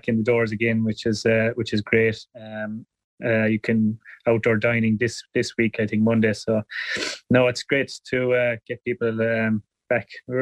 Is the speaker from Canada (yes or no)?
no; Dunbeg, Scotland, United Kingdom; when you're growing up in Dunbeg, you want more than one championship.